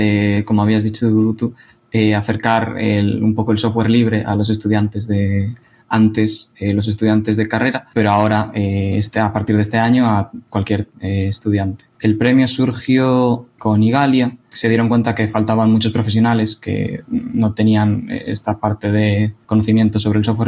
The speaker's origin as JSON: {"language": "Spanish", "town": "Madrid", "region": "Community of Madrid", "country": "Spain", "moved": "as an adult", "lives_now": "A Coruña, Spain", "said": "Soy de Madrid y hace 4 años me vine aquí a La Coruña a hacer la carrera"}